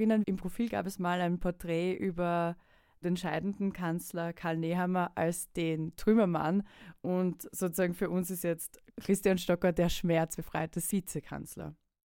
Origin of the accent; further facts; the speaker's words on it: Wiener Neustadt, Lower Austria, Austria; Als groß geworden in Wiener Neustadtbezirk kennt man den